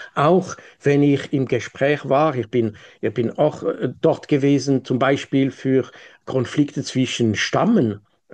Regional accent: Switzerland; Ich bin kein Russe, ich bin kein Ukrainer, ich bin Schweizer.

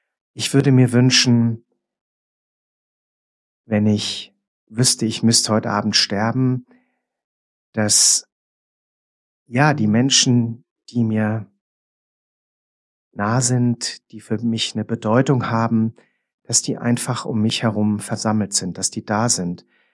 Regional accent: Marburg, Hesse, Germany; ich werde 61 Jahre alt, ich komme aus Marburg, lebe da jetzt seit 36 Jahren

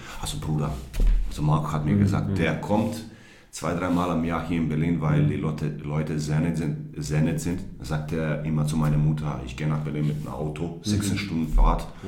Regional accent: Zadar, Zadar County, Croatia; German is a second language; moved away as an adult; now in Germany; ich bin nach Kroatien, also ich habe 10 Tage frei bekommen. Und als ich in Zadar gekommen bin, also meine Heimat, ich habe meine Bücher kopiert.

